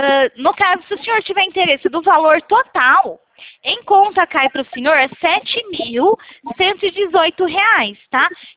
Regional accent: São Paulo, Brazil; Eu sou aqui de São Paulo.

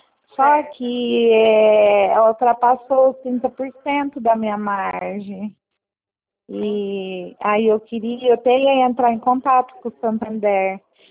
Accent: Bebedouro, São Paulo, Brazil

